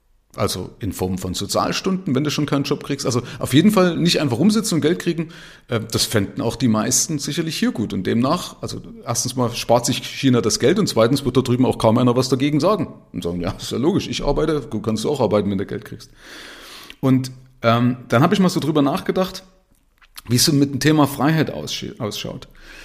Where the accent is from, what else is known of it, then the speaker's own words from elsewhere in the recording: East Germany, Germany; ich komme ja aus der DDR. Also ich war ja 19, wo die Wende war. 1989 war ich also 19, bin im Bauer 70.